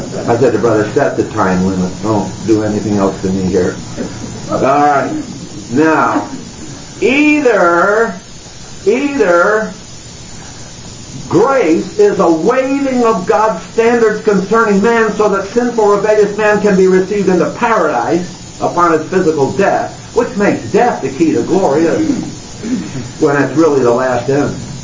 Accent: San Diego, California, United States; Now, I come from San Diego.

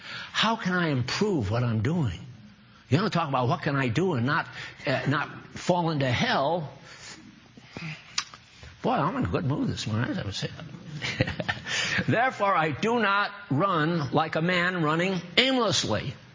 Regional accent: United States; We're Americans. I'm an American. I've been raised in this country, and I know how we do.

